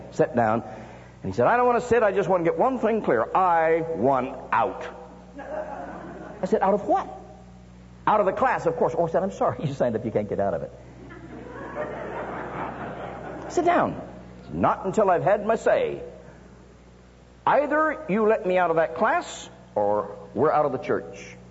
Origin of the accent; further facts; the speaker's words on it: San Jose, California, United States; born there; But it was San Jose State playing us, and I was born in San Jose.